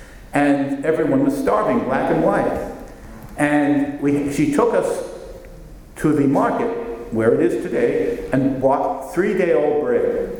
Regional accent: Southern US, United States; I was raised with this whole great Southern mythos of the glorious lost cause.

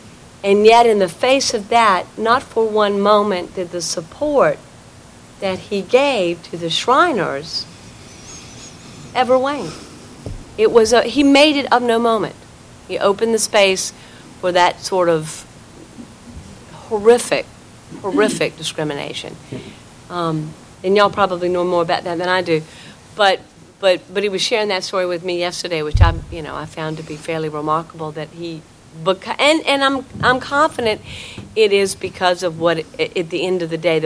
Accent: Dillon, South Carolina, United States; I'm the only person that I know had a cross burned for their benefit when I was growing up in Dillon.

